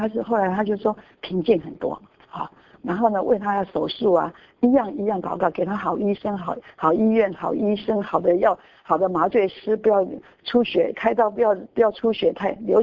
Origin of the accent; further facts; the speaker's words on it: Taiwan; 我们台湾人呢都是拜菩萨的嘛。从小就拜菩萨